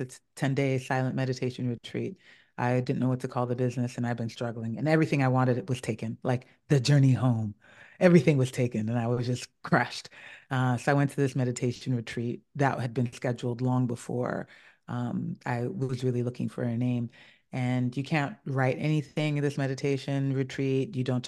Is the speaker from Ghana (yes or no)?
yes; Ghana; I'm from Ghana, and we have a language of proverbs that are written in symbols